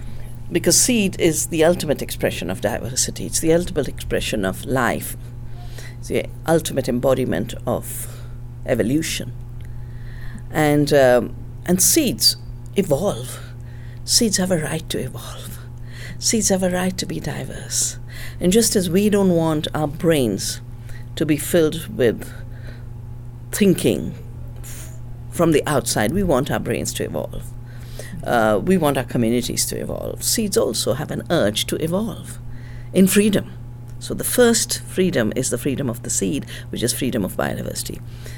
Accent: the Himalaya, India; I'm from the Himalaya.

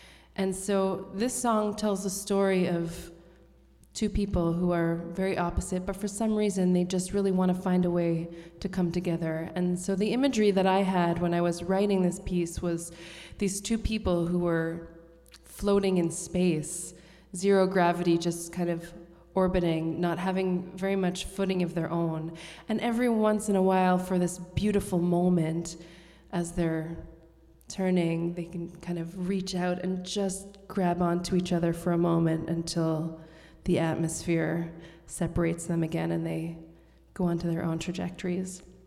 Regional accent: Montreal, Quebec, Canada; And I grew up in Montreal, so French has always been a part of my life

